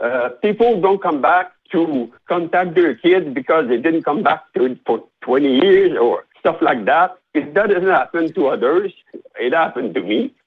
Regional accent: Quebec, Canada; English is a second language; now in Vancouver, Canada; because I live in Vancouver now and this happened in Quebec. So when I went back in Quebec to my hometown

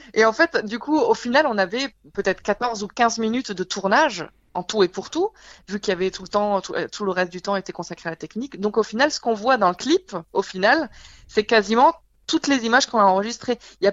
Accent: France; En fait, c'est vrai qu'on est français, mais il y a beaucoup de nos fans qui ne savent pas qu'on est français

